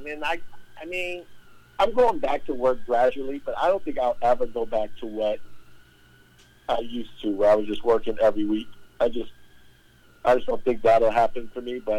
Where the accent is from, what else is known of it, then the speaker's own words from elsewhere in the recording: Chicago, Illinois, United States; Yeah. Yeah, born and raised in Chicago.